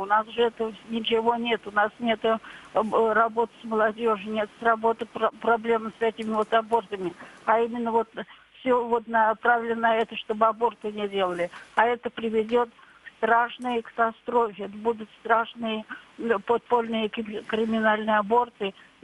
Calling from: Ulyanovsk, Ulyanovsk Oblast, Russia; Я звоню из Ульяновска

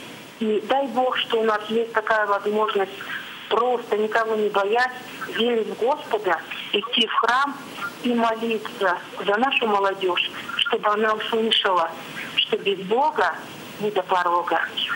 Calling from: Sakha Republic, Russia; я из Якутии, с далекого поселка.

